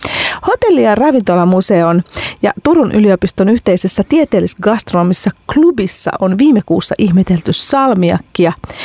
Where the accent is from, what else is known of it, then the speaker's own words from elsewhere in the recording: Hungary; now in Finland; Olen itse Unkarista ja siellä kun maistattaa sukulaisille salmiakkiin